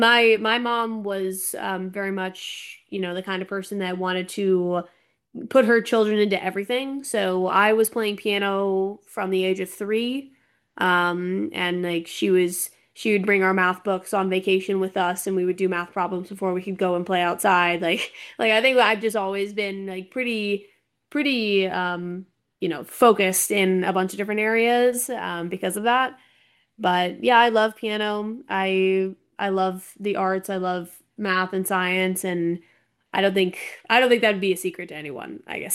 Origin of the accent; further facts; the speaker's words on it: Las Vegas, Nevada, United States; now in New York City, United States; I'm from Las Vegas, born and raised in Las Vegas, and I'm actually in Vegas right now, but now I live out in New York City.